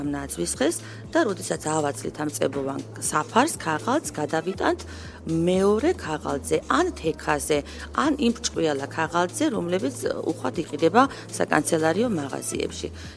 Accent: Khashuri, Shida Kartli, Georgia; born there; ცხოვრობ, დავიბადე და მოღვაწეობ ქალაქ ხაშურში

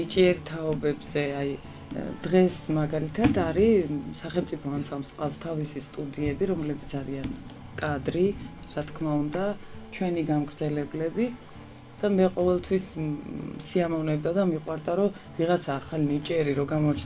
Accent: Ozurgeti, Guria, Georgia; now in Batumi, Georgia; მე გახლა ვართ ოზურგეთში დაბადებული და გაზრდილი, ჯუმბერდუნდუასთან გავიზარდე და მე გადავწყვიტეთ, რომ ბათუმში წამოსულიყავი

